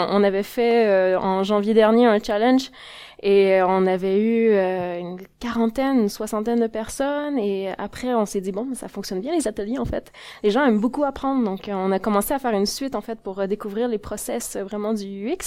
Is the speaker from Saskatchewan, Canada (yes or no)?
no; Montreal, Quebec, Canada; mon cas à moi est un peu particulier parce que je viens de Montréal, en fait.